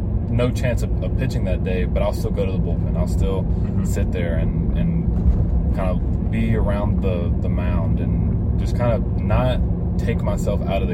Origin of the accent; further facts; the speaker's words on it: Hernando, Mississippi, United States; Yeah, so I grew up in Hernando, Mississippi, which is an hour north of Oxford.